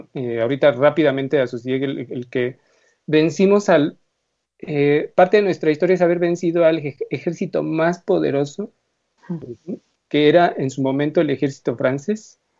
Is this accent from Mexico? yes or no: yes; Mexico; como pueblo, como mexicanos, tenemos que discutir nuevamente